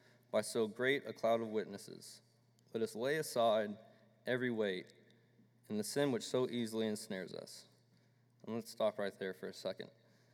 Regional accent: Texas, United States; Now, I'm from Texas, and I come from a large metropolitan area, and so that's why our land is in Oklahoma

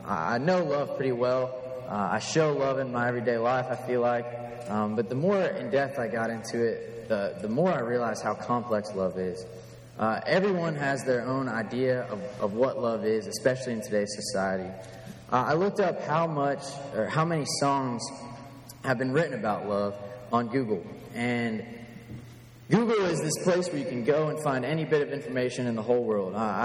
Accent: Florida, United States; I'm from Florida, and I'm an accounting major.

